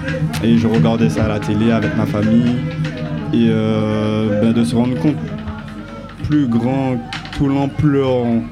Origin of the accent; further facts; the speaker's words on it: Le Diamant, Martinique; also born or lived in French Guiana; Je suis né en Guyane, je suis arrivé en Martinique en 2004. Toutes mes classes, par contre, je les ai faites au Diamant.